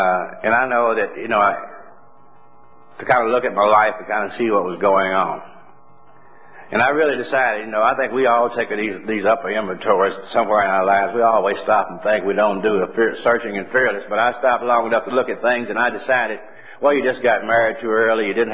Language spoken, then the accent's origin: English; Louisville, Kentucky, United States; born there; I was born in Louisville, Kentucky, and I came from a very poor family.